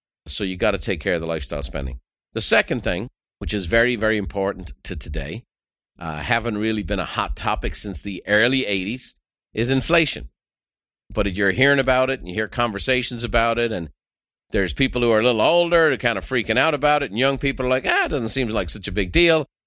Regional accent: Ireland; now in United States; I grew up in Ireland, totally different economic structure.

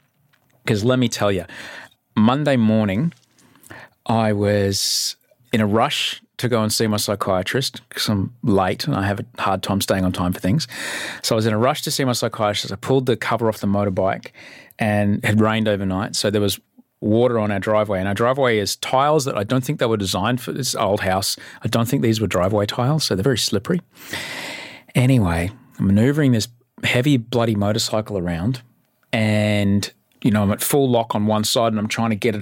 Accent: Brisbane, Queensland, Australia; now in Sydney, Australia; I'm a 47-year-old TV host, author, dad, and stepdad from Sydney. I grew up in Brisbane. I'm an immigrant, but I'm white, so no one cares.

